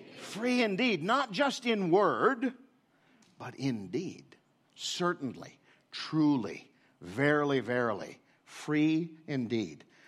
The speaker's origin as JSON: {"language": "English", "region": "Michigan", "country": "United States", "said": "I'm not an Aussie. If you're still trying to work out whether I'm a Canuck or a Yank, I am the latter. I am a Yank. I am from Michigan."}